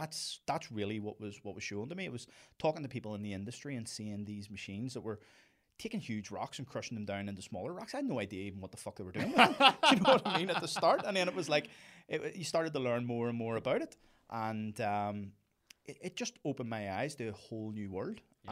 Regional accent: Ireland; now in London, United Kingdom; being an Irish fella in London who had worked in the bars

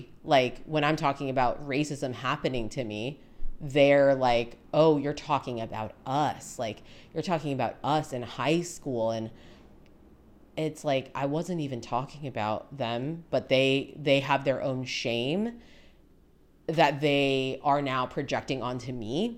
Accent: United States; It's my name. I'm American.

